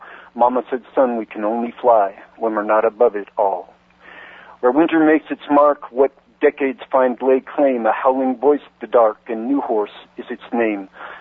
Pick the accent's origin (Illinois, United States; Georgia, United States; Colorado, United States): Colorado, United States; now in Redding, United States; I'm from Colorado and headed back there in a couple of years, married a lady here in Redding, and I'm here until her daughter graduates from high school.